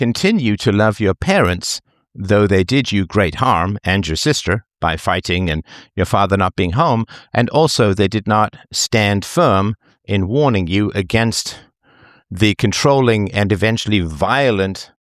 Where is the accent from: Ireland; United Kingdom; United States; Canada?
United Kingdom; England; I grew up in England, so I speak English.